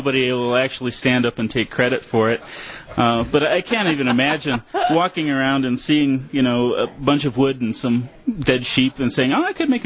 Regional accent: Detroit, Michigan, United States; born there; I was born up in Detroit, uh-huh. Our Detroit area

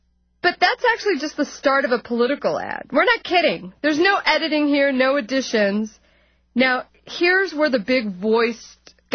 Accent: Los Angeles, California, United States; it means that I'm on the air in my hometown of Los Angeles. I am 100% Mexican-American Valley girl. I'm coming to you live from the 818 in Los Angeles.

